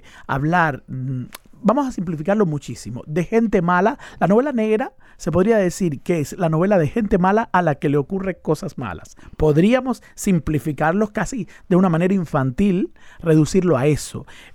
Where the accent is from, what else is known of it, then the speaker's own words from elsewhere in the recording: Cuba; moved away; Cuando salí de Cuba y me vi lejos, entonces pude tener una visión de conjunto más interesante